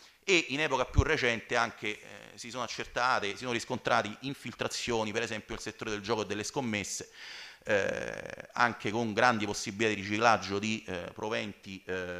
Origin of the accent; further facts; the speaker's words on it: Rome, Lazio, Italy; Io ricordo, sono di Roma, io ricordo ancora il rumore delle bombe del 28 luglio del 1993